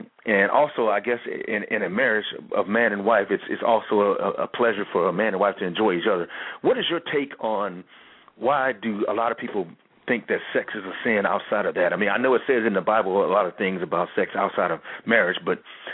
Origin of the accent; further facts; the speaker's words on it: Kansas City, United States; As you know, I'm from Kansas City as well, and we're broadcasting from Kansas City.